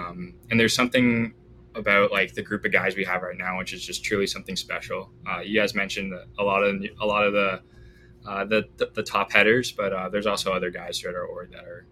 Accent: Canada; I mean, I grew up in Canada, like you mentioned.

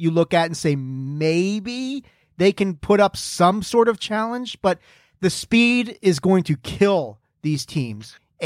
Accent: United States; As an American

